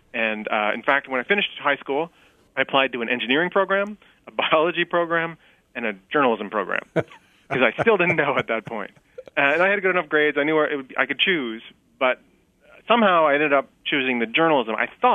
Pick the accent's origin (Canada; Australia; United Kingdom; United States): Canada; Ontario; My family left Toronto after med school, moved up to the small town sort of north of Toronto where people go on vacation, and it's beautiful. Georgian Bay.